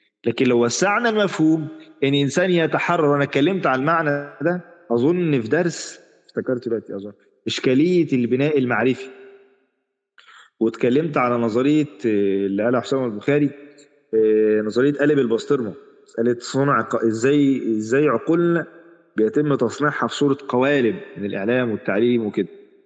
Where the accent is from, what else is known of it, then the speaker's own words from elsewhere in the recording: Egypt; انه يشتري النيش مثلا عندنا في مصر